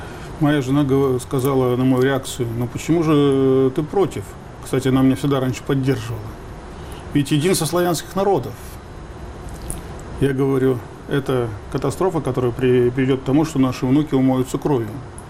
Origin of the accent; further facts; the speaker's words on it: Riga, Latvia; а я житель Риги, вырос в Риге